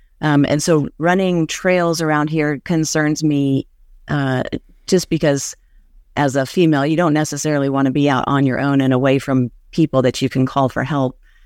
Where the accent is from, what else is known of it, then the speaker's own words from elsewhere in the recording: California, United States; also born or lived in Santa Barbara / American Samoa; So we grew up mostly in Northern California, spent a lot of time, high school time, in Southern California. There was a little stint in American Samoa out on the island